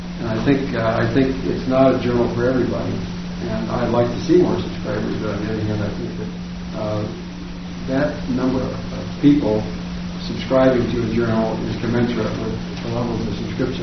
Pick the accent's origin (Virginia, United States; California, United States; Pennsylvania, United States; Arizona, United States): Arizona, United States; I had an interesting relationship in this thing because I'm from Arizona, and the Udall family is probably one of the 2 or 3 most prestigious LDS families in the state.